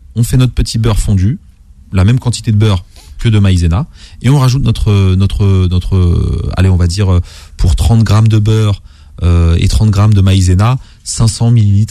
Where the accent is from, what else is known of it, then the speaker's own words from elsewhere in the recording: La Bourboule, Auvergne-Rhône-Alpes, France; mon terroir préféré à la base, c'est l'Auvergne. Je suis un Auvergnat de jeunesse.